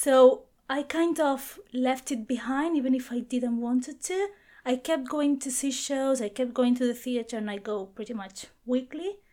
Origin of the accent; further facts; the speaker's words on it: Barcelona, Catalonia, Spain; now in London, United Kingdom; I'm from Barcelona, from Spain as well. And I've been in London, I've been living here for 4 years now.